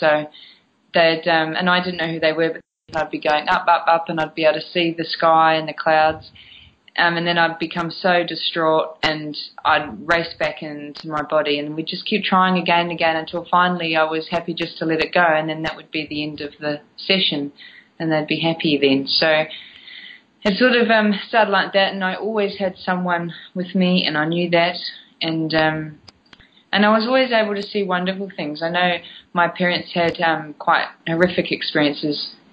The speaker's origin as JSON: {"language": "English", "country": "New Zealand", "said": "And I'm not from this country. I'm from New Zealand."}